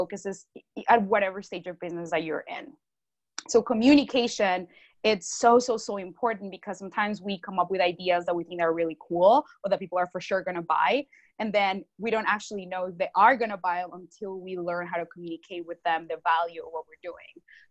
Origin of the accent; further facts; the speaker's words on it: Colombia; born there; English is a second language; also born or lived in Australia; I didn't speak English when I was, you know, in Colombia. I was born in Colombia, I didn't speak English. So I taught myself how to speak English.